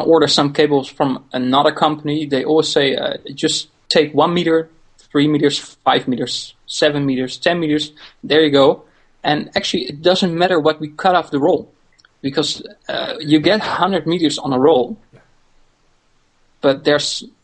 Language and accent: English; Netherlands; from the Netherlands.